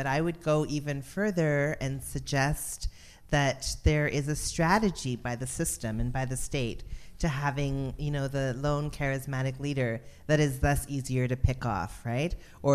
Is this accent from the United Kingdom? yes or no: no; Toronto, Ontario, Canada; I would say Toronto. I would say Weston. Weston.